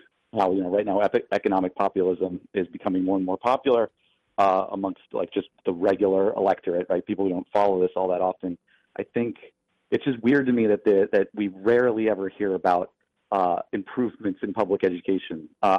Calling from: Coconut Creek, Florida, United States; from Coconut Creek, Florida, not too far away from your PVD friends.

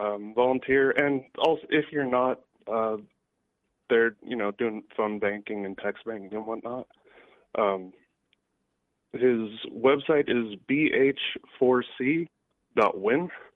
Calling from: Vancouver, Washington, United States; from Vancouver, Washington.

